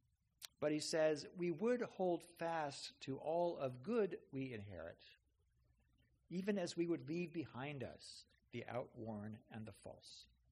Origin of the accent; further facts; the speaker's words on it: Santa Monica, California, United States; I was raised in Santa Monica to middle-class parents matters to who I am, that I am white in America